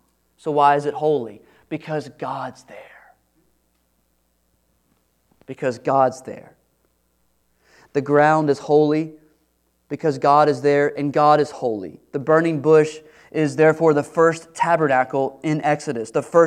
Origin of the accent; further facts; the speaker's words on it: Texas, United States; I grew up in East Texas. You know, we just wear our shoes.